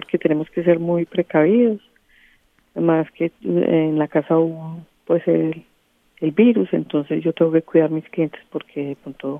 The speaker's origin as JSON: {"language": "Spanish", "town": "Medellín", "region": "Antioquia", "country": "Colombia", "moved": "yes", "said": "yo hago arepas colombianas, paisas, porque yo soy de Medellín, de Colombia, Medellín. Yo llegué a este país hace 5 años."}